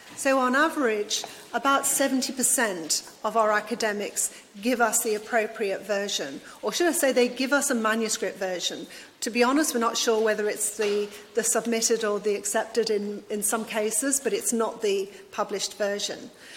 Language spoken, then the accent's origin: English; Brisbane, Queensland, Australia; So I'm from Brisbane, Australia